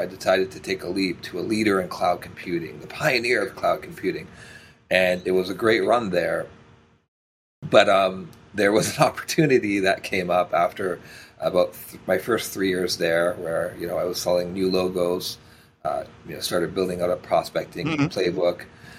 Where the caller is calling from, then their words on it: Toronto, Ontario, Canada; I am joining from beautiful Toronto, Canada.